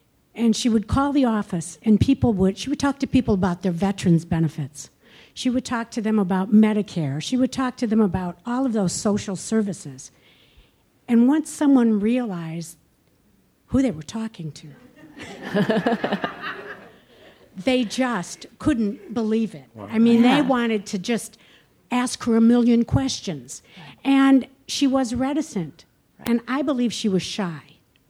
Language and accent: English; Detroit, Michigan, United States; I'm from Detroit. I worked for Congressman Conyers, and I worked with Rosa Parks.